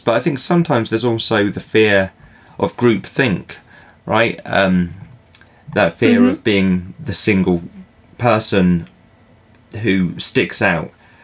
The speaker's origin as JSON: {"language": "English", "country": "United Kingdom", "said": "theoretically it's my right to buy being a British citizen is my right to get a train."}